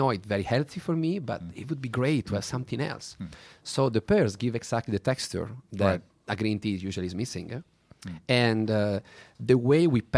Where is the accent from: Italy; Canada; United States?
Italy; accent: Italian; English is a second language; Maybe with my Italian accent doesn't count for perfectly, but that's the perfect.